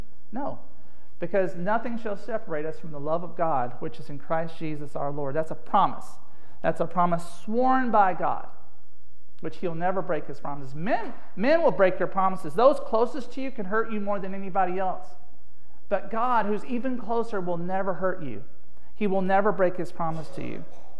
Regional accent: Alabama, United States; She's not from Alabama, which I'm from Alabama.

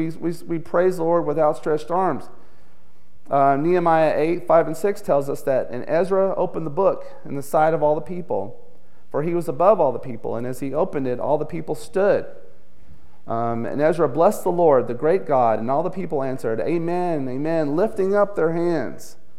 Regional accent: Alabama, United States; I'm a Crimson Tide guy. I'm from Alabama. I graduated from Alabama.

